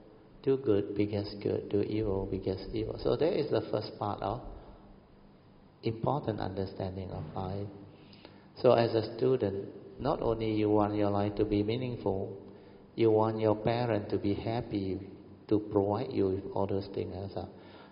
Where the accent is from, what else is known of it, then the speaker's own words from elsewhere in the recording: Kedah, Malaysia; English is a second language; So my problem was, when I was sent to an English school, where my hometown was a very, very rural and nobody speak English on there, all dialect on, then during the 60s. So I went to the English school, the best school in Kedah.